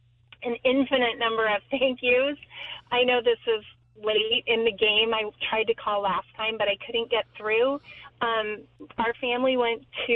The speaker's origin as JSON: {"language": "English", "region": "New York", "country": "United States", "said": "And we're like, we're from New York."}